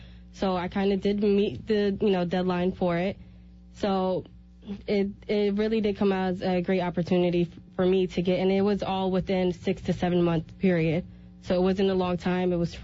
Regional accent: New York, United States; So I'm from New York. I'm not from Connecticut. I'm from New York.

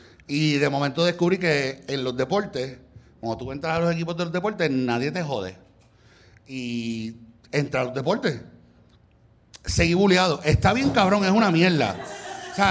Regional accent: San Juan, Puerto Rico; Y yo soy de La Loza. Yo soy de San Juan.

